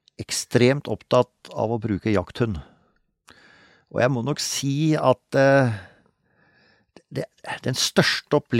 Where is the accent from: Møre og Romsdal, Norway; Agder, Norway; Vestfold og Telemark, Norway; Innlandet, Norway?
Vestfold og Telemark, Norway; Og det året jeg ble født, så bygde jo fatteren hytta som ble vårt samlingssted i sørøstlig delen av Hardangervidda, altså nord for Møsvann, så det var egentlig der jeg vokste opp.